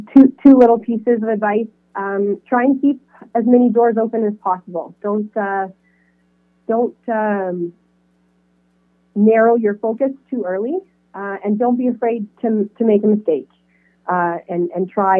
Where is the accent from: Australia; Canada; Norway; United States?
Canada; Deep River, Ontario; And it was back home for me. I grew up in Deep River